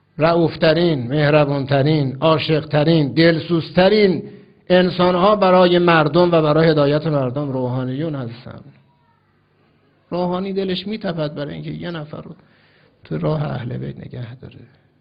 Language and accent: Persian; Iran; تو ایرانی هستی، منم ایرانی هستم